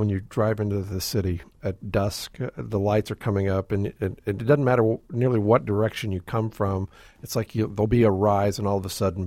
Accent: Sand Springs, Oklahoma, United States; I mean, I grew up in a little town called Sand Springs, just west of there

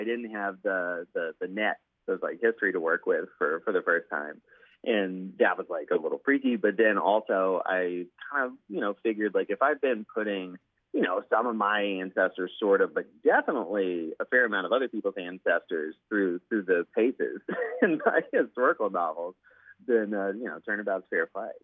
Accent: Pensacola, Florida, United States; also born or lived in Louisiana; even though I grew up in Pensacola and, you know, was born in Louisiana, and my family's from the Florida parishes.

